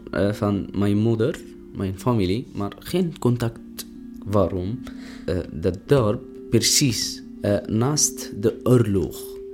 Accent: Taiz, Taiz Governorate, Yemen; Dutch is a second language; now in Netherlands; Ik kom uit Jemen. Stad. Mijn stad is naam Taiz. Dat is in midden Jemen.

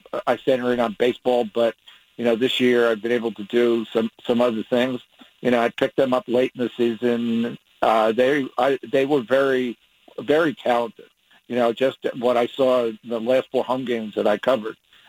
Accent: New York, United States; when I was a kid growing up in New York, I went to the 1970s final

